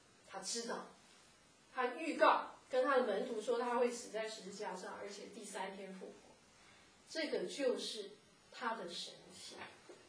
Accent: China; 所以我们是中国人哈，我们很容易把

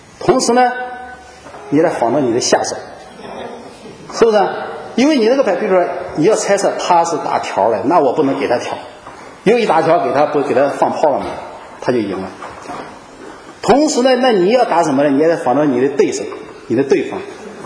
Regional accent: China; 但是这一点确确实实是我们中国人真的

